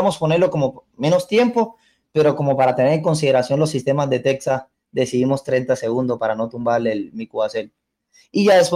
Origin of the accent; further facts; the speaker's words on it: Cuba; moved away; yo me fui de Cuba en mayo de 2019